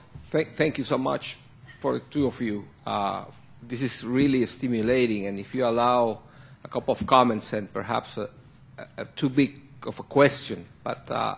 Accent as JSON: {"language": "English", "country": "Guatemala", "said": "I'm visiting my home country, Guatemala"}